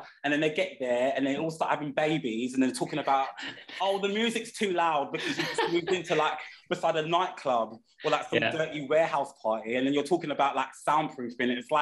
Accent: Peckham, London, United Kingdom; I'm from Peckham. Like, I'm born and bred in Peckham. I still live in Peckham. All my family are from Peckham. My grandparents came and settled in Peckham when they came from Jamaica. So I'm like third generation of settlers in the area.

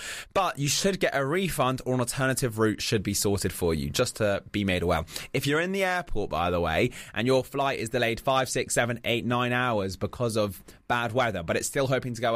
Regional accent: London, United Kingdom; But as a Londoner, I've never experienced this so badly myself.

